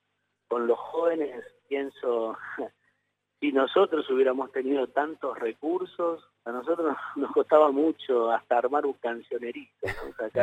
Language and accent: Spanish; Berazategui, Buenos Aires Province, Argentina; El Berazategui pertenece a Quilmes, ¿no? Que es mi diócesis de origen.